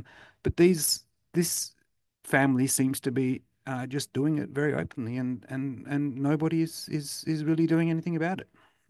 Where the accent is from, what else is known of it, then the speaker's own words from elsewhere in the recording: Australia; now in Singapore; Rodney, you and I live in Singapore. I'm from Australia